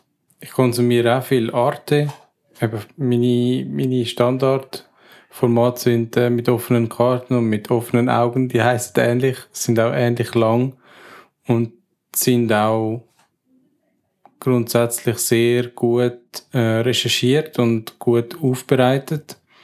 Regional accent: Switzerland; ja nicht können als Schweizer

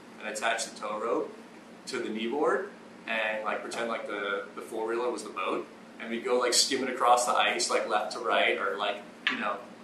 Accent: Virginia, United States; born there; I was born in Virginia, though.

